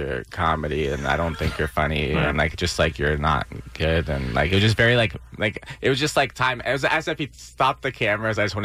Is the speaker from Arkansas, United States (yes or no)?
no; San Diego, California, United States; I'm from San Diego.